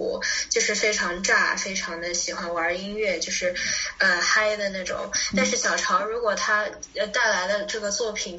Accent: Sichuan, China; 因为我也是四川人

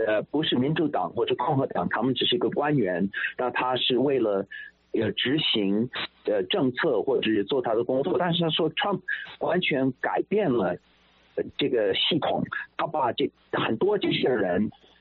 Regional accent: United States; 当然作为一个美国人，我从小就是当然是有这样的一个欲望

